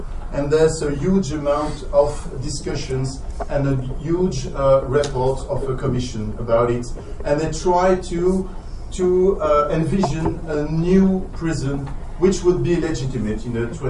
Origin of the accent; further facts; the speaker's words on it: Brussels, Belgium; English is a second language; I come from Brussels